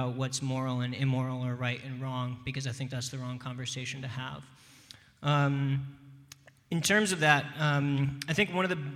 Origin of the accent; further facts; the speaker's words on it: Northeast, United States; now in Bay Area, United States; I grew up in the Northeast. I've lived out here in the Bay Area now for about 7 or 8 years.